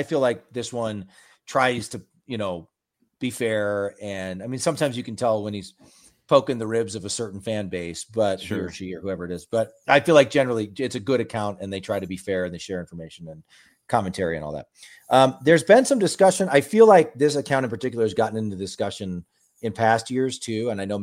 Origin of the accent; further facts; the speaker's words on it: Lincoln, Nebraska, United States; I grew up in Lincoln, huge Husker fan. I live in Oregon.